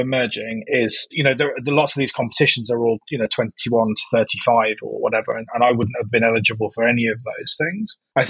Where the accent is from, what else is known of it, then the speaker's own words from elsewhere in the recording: Coventry, West Midlands, United Kingdom; And it's written about my hometown of Coventry, where I'm from.